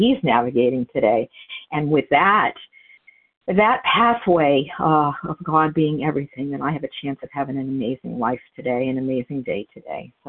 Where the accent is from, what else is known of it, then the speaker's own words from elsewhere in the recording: New Hampshire, United States; I'm hailing from New Hampshire.